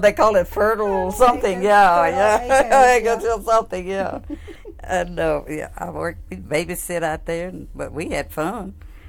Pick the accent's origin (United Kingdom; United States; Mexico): United States; Suwannee; Just growing up in Suwannee, I guess, and the way it was, and it was nice up here. Mm-hmm. Yeah, yeah. Because I was a country girl straight off the farm